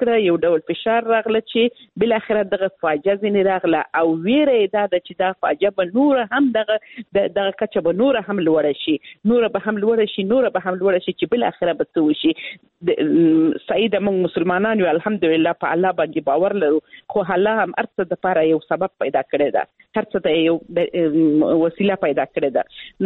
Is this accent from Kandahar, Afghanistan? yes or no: no; Helmand, Afghanistan; یعنی زه خپله د هلمند ولایت څخه یم